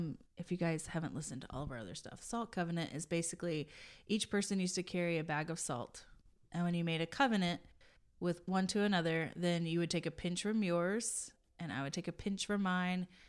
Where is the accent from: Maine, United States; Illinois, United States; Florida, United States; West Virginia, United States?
West Virginia, United States; To my home state of West by God, Virginia, the wild, wonderful country.